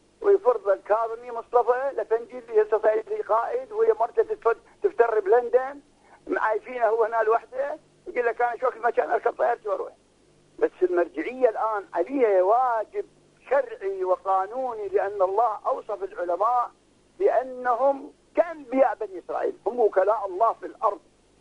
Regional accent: Nasiriyah, Dhi Qar, Iraq; الآن في سجن الحوت عندنا بالناصرية

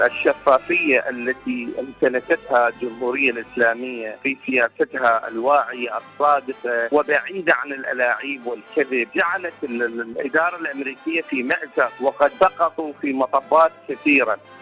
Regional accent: Iraq; من العراق.

